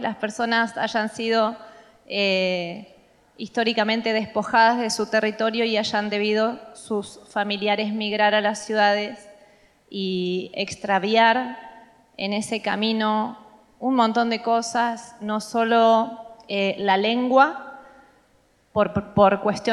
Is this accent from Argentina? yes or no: yes; Trelew, Chubut, Argentina; born there; vengo del sur, nací en Trelew, en la zona Lafkenche, decimos nosotros, la zona del mar.